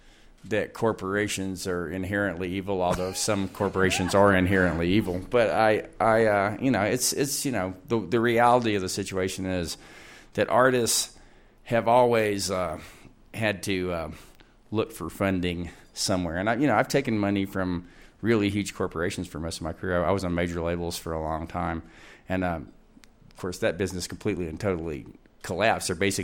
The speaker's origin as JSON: {"language": "English", "region": "Texas", "country": "United States", "also_born_or_lived": "Tennessee", "moved": "as an adult", "said": "I'm from Texas originally, and I hitchhiked to Tennessee when I was 19 to do this."}